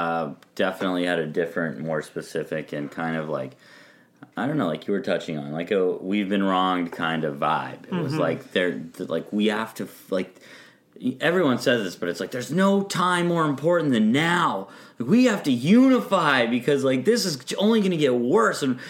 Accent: Colorado, United States; and I'm from Colorado, that doesn't freak me out

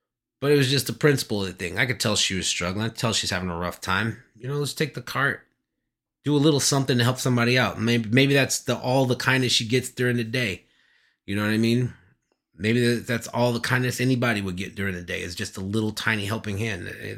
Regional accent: Kansas, United States; born there; also born or lived in Illinois / North Carolina / Alabama / Florida; I would basically identify as a Midwesterner. I was born in Kansas and I've lived a lot of my life, you know, in this middle section of the United States between, you know, Kansas, Illinois, you know, North Carolina, Alabama, Florida.

